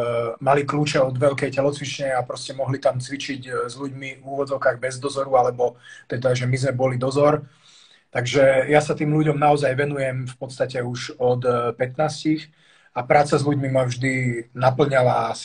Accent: Komárno, Nitra Region, Slovakia; also born or lived in Budapest / Bratislava; now in Prague, Czechia; mám 34 rokov a pochádzam vlastne z malého mesta Komárna zo Slovenska, južného. S tým, že narodil som sa v Budapešti a v podstate žil som 11 rokov v Bratislave a teraz som vlastne druhý rok už tu v Prahe.

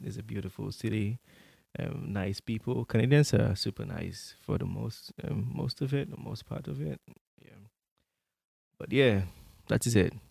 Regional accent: Nigeria; I'm Nigerian. That's my story.

